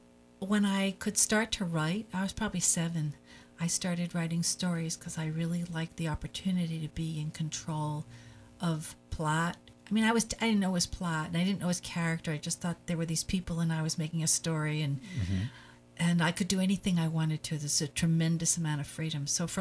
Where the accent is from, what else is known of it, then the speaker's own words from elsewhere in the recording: New Hampshire, United States; So we chose Asheville because we're from New Hampshire.